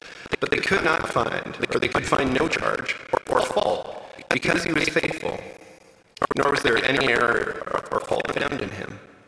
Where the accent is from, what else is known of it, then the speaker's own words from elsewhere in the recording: Kitchener, Ontario, Canada; We're from Kitchener, so it's a bit of a jaunt coming up this way.